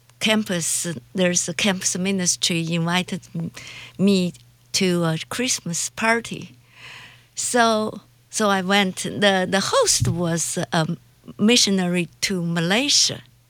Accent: China; English is a second language; moved away as an adult; now in United States; I was born in China. When I growing up, I always told there was no God.

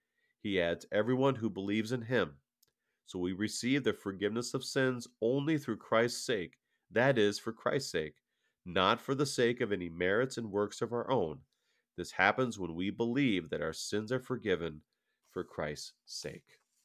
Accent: Minnesota, United States; was driving to visit one of our congregations here in Minnesota North, and I drove by, not far from my hometown

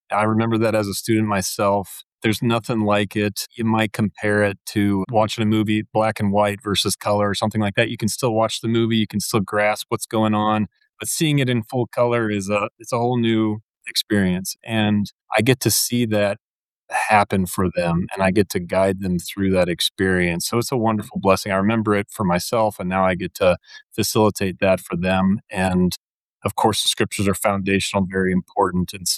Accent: Fort Wayne, Indiana, United States; Yeah, I'm originally from Indiana. I was raised just south of the seminary there in Fort Wayne, Indiana, and did my undergraduate study at Concordia, Wisconsin.

